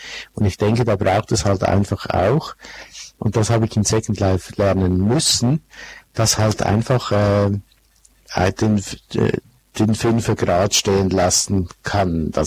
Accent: Switzerland; Müsste ich dann sagen, sind wir Schweizer ein Volk von Egomanen?

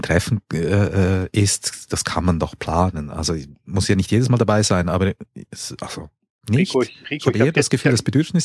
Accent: Switzerland; Also ich auch als Schweizer finde die Schweizer ein bisschen eigenbrödlerisch.

